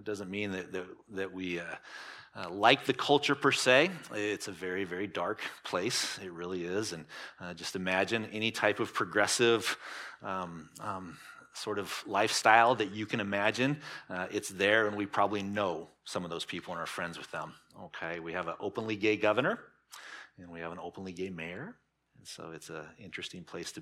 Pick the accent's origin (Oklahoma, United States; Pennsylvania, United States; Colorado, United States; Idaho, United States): Colorado, United States; Fort Collins; If you're familiar with Colorado at all, northern Colorado, I was raised in Fort Collins